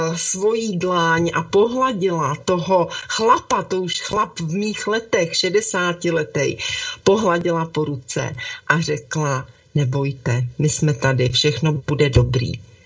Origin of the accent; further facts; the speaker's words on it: Prague, Czechia; Já říkám, z Prahy.